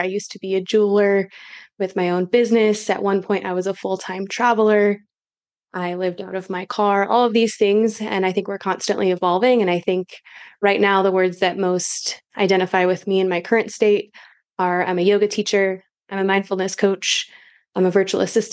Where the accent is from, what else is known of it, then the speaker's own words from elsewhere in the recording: Michigan, United States; I'm originally from Michigan.